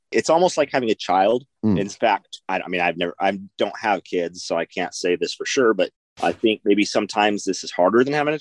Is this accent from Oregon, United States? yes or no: no; California, United States; So I grew up in California, and we frequented our summers going to a little town called Pismo Beach, which is on the central coastline